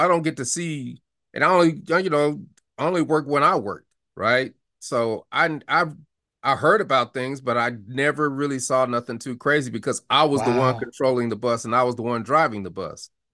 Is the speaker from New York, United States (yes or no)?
no; Denver, Colorado, United States; I grew up in Denver.